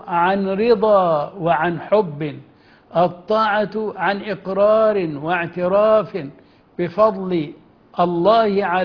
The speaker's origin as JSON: {"language": "Arabic", "country": "Egypt"}